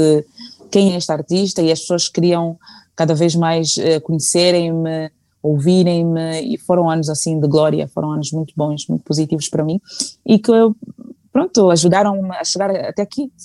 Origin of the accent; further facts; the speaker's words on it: Angola; first language Umbundu; era o dia de gravar uma música em Umbundo, que é a nossa língua materna